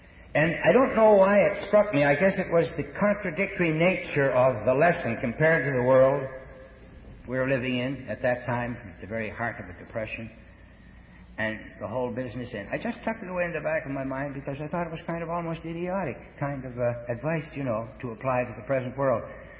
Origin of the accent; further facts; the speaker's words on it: Quebec, Canada; I was brought up in French Canada, so I knew some French, not as much as I should have, but I knew some